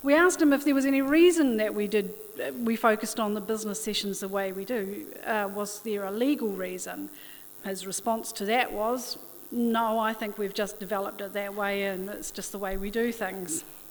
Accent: Christchurch, Canterbury, New Zealand; I'm originally from Christchurch. I'm a descendant of one of the one of the first four ships into Lyttelton Harbour in 1850. And I grew up in Papanui

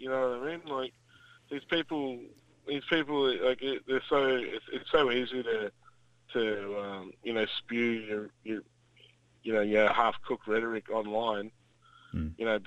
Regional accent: Shepparton, Victoria, Australia; I'm from Shepparton, Victoria, man

